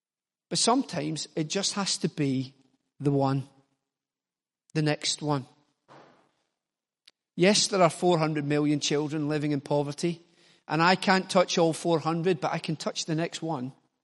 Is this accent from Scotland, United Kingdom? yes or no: yes; Glasgow, Scotland, United Kingdom; I'm from Glasgow. You don't do stuff like that.